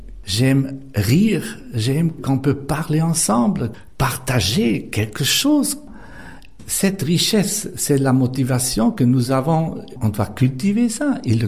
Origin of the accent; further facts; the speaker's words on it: Germany; French is a second language; Je suis aussi migrante. Je suis d'Allemagne et j'ai souffri beaucoup de cette chose dans l'école.